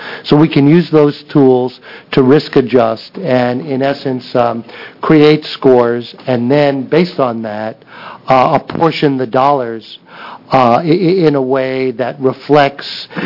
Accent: New York, United States; I was going to say someone from New York, but I'm from New York.

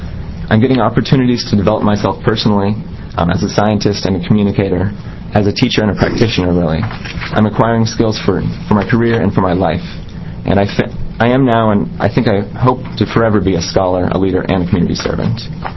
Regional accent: Pendleton, Oregon, United States; Definitely different than my experience in Corvallis or my hometown of Pendleton.

